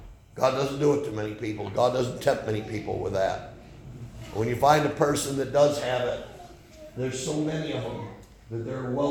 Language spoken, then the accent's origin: English; New York, United States; First thing, they all thought I was from the South because I was from Cattaraugus County. We just had a different accent than that.